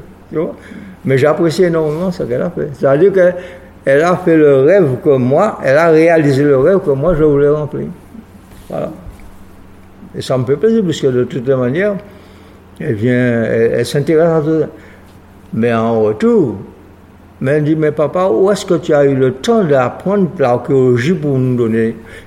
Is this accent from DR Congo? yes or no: no; Guadeloupe; Moi, je suis guadeloupéen